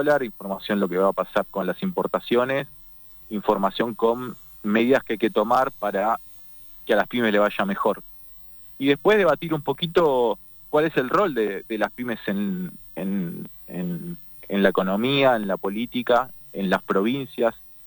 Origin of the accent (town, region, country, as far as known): Buenos Aires, Argentina